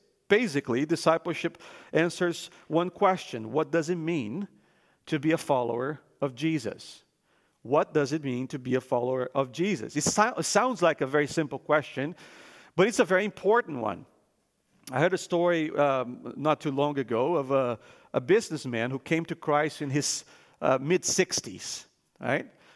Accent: Brazil; when I was growing up in Brazil, I grew up in a Christian home

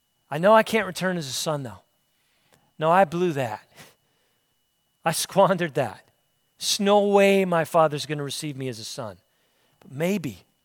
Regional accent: Philadelphia, Pennsylvania, United States; Growing up in Philadelphia at my age, one of the local sports heroes was Allen Iverson.

